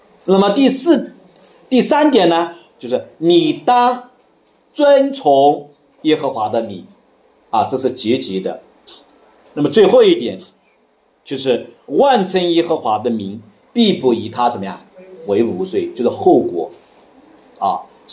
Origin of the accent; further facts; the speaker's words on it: China; 那么我们中国人起名字，现在的起名干什么，都带一点诗情画意